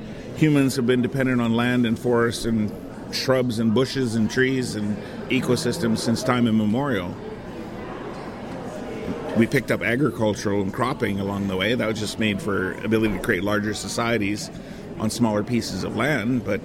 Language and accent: English; Edson, Alberta, Canada; also born or lived in Brampton, Canada; I'm an Indigenous practicing professional forester. I was born in Brampton, Ontario, raised in Edson, Alberta for most of my life to high school.